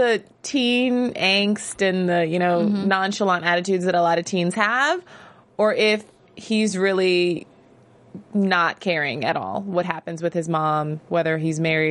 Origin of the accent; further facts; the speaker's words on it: Virginia, United States; I'm from Virginia. So hey.